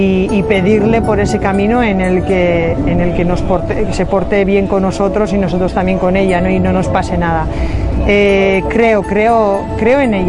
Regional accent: Basque Country, Spain; Yo soy del País Vasco y aquello es verde también.

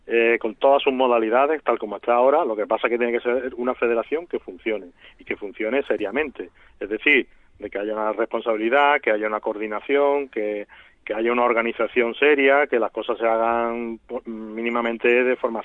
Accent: Seville, Andalusia, Spain; Yo soy de Sevilla

